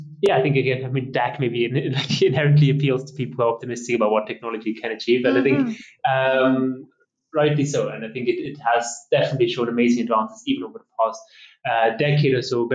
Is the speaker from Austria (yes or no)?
yes; Austria; I am originally from Austria. Grew up in a sort of small post-industrial town, son of a train driver, and yeah, I had an opportunity to spend 2 years of my youth on the African continent, one in South Africa, one in Zambia